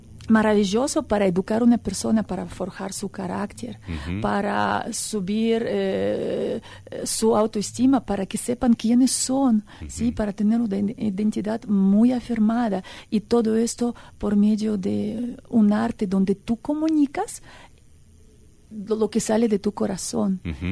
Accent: Russia; now in Ecuador; Soy rusa, pero ya vivo 25 años.

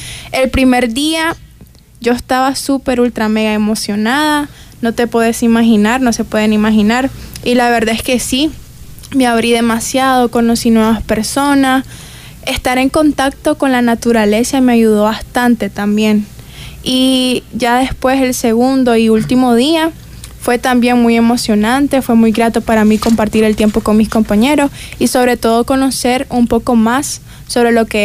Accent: Granada, Nicaragua; Sí, yo soy de Granada y la verdad estaba muy emocionada porque era mi primera vez participando en un campamento

